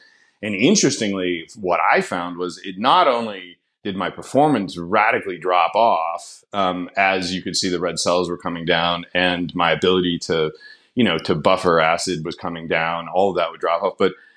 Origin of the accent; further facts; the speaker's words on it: Colorado, United States; meaning I grew up in Colorado. I was born in Colorado.